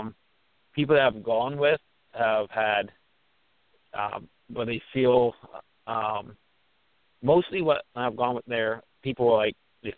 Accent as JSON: {"language": "English", "region": "West Virginia", "country": "United States", "tie": "born there", "also_born_or_lived": "Pennsylvania", "said": "Yeah, well, I was born in West Virginia, and then I live in Pennsylvania. I've lived in Pennsylvania most of my life."}